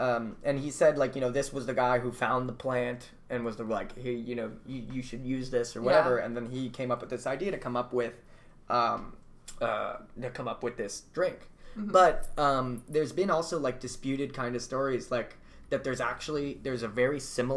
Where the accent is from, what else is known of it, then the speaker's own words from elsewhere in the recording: United States; moved away as an adult; now in Canada; I laughed because, I moved here as an American